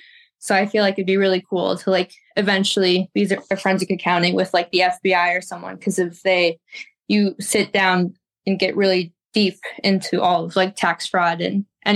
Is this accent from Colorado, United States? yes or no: no; Bloomington, Illinois, United States; also born or lived in Clinton; So I was actually born and raised right outside of Bloomington. I went to Tri-Valley. So I was raised in Tri-Valley for a hot second. And then I moved my eighth grade year to Clinton, and that's where I graduated from high school.